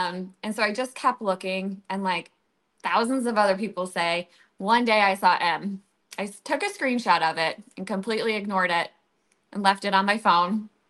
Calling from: Michigan, United States; So I'm calling in from Michigan.

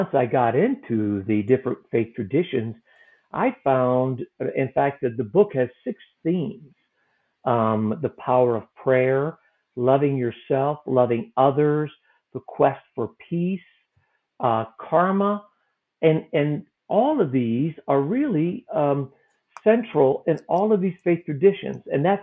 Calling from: Carmel, Indiana, United States; Well, I live in Carmel, Indiana, which is a suburb of Indianapolis, Indiana.

